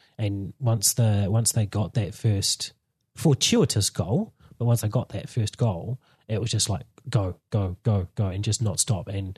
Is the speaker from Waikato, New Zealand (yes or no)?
no; Palmerston North, Manawatū-Whanganui, New Zealand; I'm from Palmerston North.